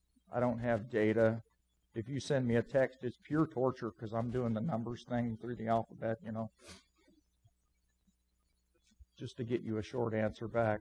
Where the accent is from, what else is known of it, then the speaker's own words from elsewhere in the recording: United States; we're part of the family of what you would call Americans. And anytime there's an attack on my country, I react in a stupid way.